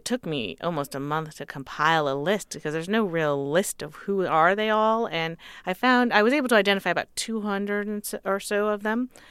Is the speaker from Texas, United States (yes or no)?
no; California, United States; I'm a techie. I grew up in the Silicon Valley. I love technology.